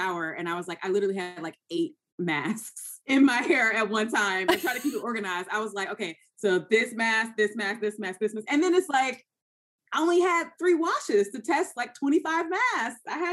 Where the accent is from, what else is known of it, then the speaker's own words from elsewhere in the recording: Georgia, United States; also born or lived in North Carolina; now in New York, United States; I moved from Georgia. I went to school in North Carolina. I'm a Southern girl.